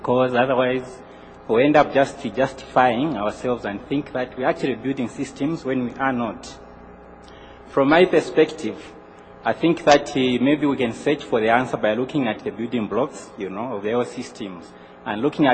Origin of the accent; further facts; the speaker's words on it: Zambia; I'm coming from Zambia.